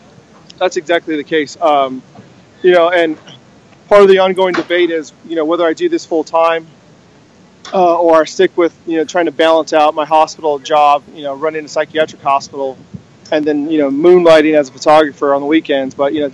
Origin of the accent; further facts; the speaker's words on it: Oxnard, California, United States; So I went to high school. I was born in Oxnard. I went to high school in Oxnard.